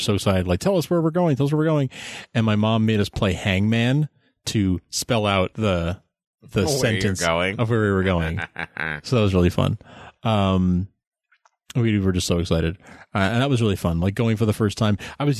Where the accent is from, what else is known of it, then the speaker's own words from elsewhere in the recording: New York, United States; I grew up on Long Island in New York, and there were a lot of free shows and things